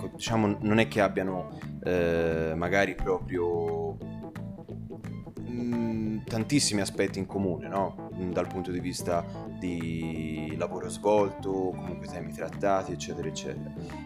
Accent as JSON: {"language": "Italian", "region": "Tuscany", "country": "Italy", "said": "perché siamo toscani, no?"}